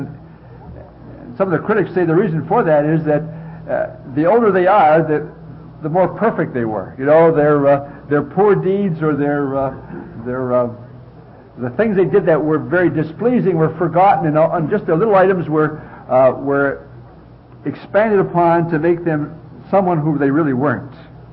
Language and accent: English; Detroit, Michigan, United States; And as youngsters growing up in Detroit, the first scripture we learned, of course, was John 3:16.